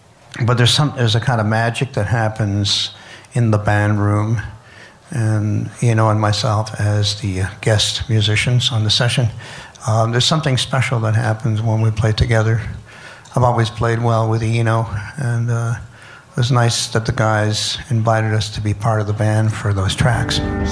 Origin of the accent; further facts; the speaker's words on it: Canada; I'm Canadian.